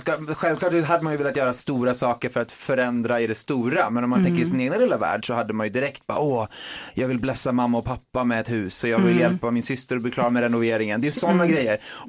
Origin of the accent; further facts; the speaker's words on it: Kungälv, Västra Götaland County, Sweden; jag är uppvuxen i Kungälv och i Örgryte.